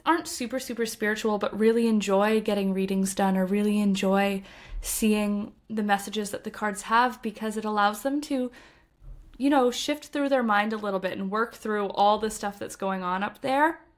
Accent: Canada; now in Copenhagen, Denmark; I am Canadian, but I right now I'm living in Copenhagen

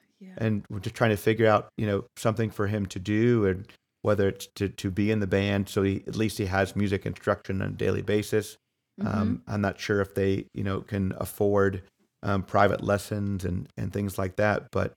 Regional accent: Ohio, United States; When I was growing up in Northeast Ohio, we were the only, the school districts there are a lot smaller by the city.

